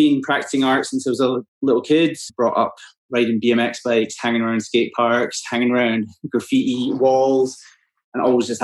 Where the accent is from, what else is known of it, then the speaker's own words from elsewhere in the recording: Scotland, United Kingdom; I'm a Scottish artist doing a little bit of everything.